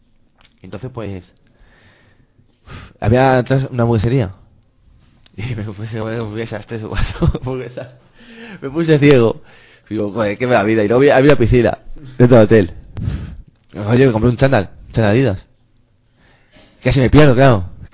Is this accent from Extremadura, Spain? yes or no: yes; Extremadura, Spain; a lo mejor yo que iba a mi pueblo, que en Extremadura